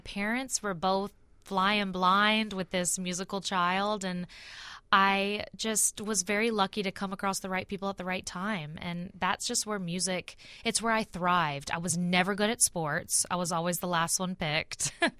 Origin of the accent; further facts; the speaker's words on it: Pensacola, Florida, United States; I'm from the South. I'm from Pensacola, Florida. And so I've always been kind of what you see is what you get kind of girl.